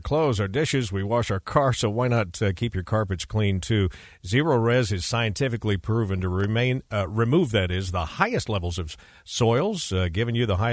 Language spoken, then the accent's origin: English; California, United States; and I grew up in Southern California